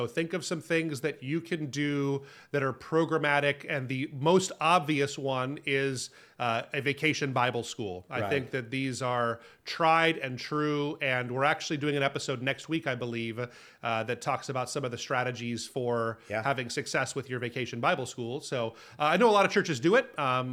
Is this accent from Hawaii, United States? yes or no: yes; Hawaii, United States; moved away; I'd never even heard of it until I grew up in Hawaii, and it just wasn't, yeah, really a thing here, I don't think.